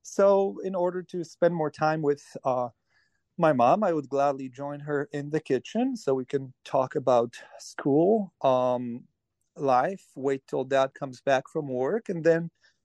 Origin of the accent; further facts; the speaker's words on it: Poland; English is a second language; Me and my family of four, we possibly went out to eat once in my entire life growing up in Poland with my mom, my dad, and my sister.